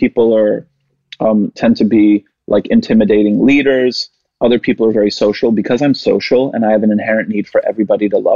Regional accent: Canada; because I'm Canadian

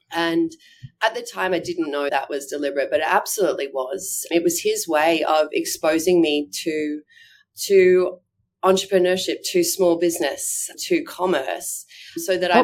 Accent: Bundaberg, Queensland, Australia; So I grew up in Bundaberg.

